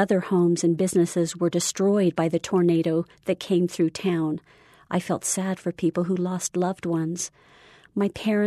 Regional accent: Joplin, Missouri, United States; from Joplin, Missouri.

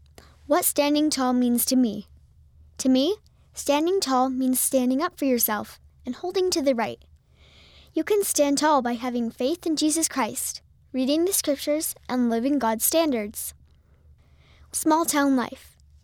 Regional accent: New Mexico, United States; I'm from New Mexico, USA.

